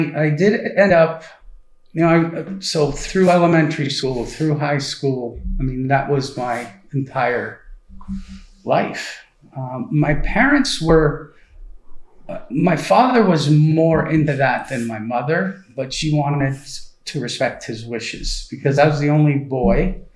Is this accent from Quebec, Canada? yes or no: yes; Montreal, Quebec, Canada; I was born and raised in an Orthodox Jewish family. I was born in Montreal, raised there. My parents were both Eastern European Holocaust survivors.